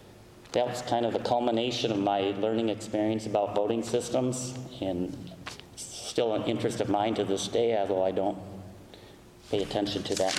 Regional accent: Rockford, Illinois, United States; He's from my hometown of Rockford, Illinois.

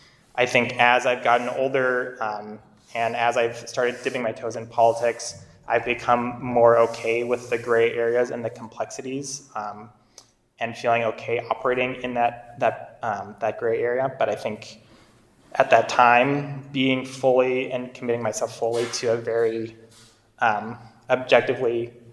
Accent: Worthington, Minnesota, United States; I grew up in Worthington, Minnesota. A lot of first-time immigrants living there.

